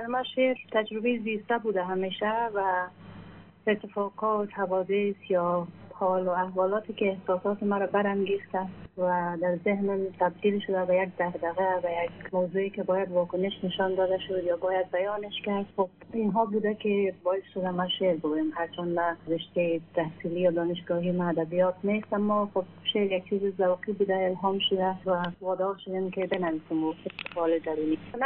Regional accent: Kabul, Afghanistan; از ولایت غزنی افغانستان. در کابل زاده شدیم، کابل بزرگ شدیم، مکتب اونجا خواندیم

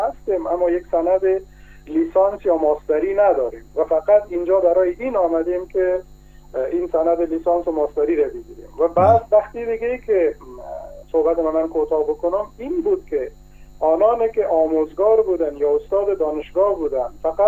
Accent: Afghanistan; یعنی ما تجربه خودمون به عنوان یک افغانستانی در 12 ساله که مدرسه یا مکتب ما خواندیم

